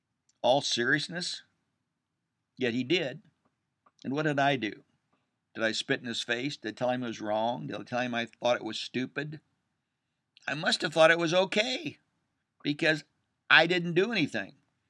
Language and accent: English; Kansas, United States; I remember when I grew up, and I grew up in Wyandotte County, Kansas, and I first started to drive.